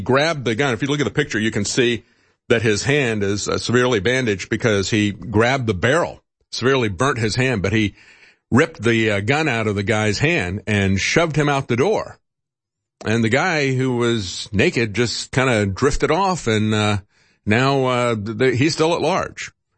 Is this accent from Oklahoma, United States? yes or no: no; Florida, United States; There's been other instances of people that I've known of growing up in Florida.